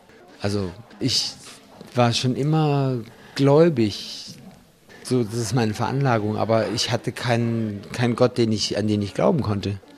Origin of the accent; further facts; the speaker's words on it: Southern Germany, Germany; Ich bin in Süddeutschland groß geworden.